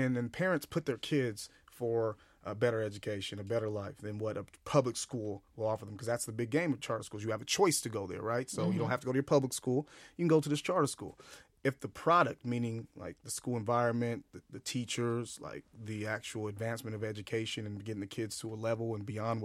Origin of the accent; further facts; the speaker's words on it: Los Angeles, California, United States; But growing up in L.A., I'm not from the Bay, right?